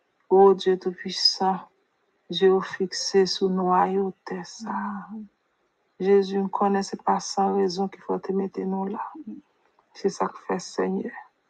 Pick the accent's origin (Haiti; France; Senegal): Haiti; Qui prend tout le corps, tout le cœur, nous, qui est triste, en tant qu'haïtien.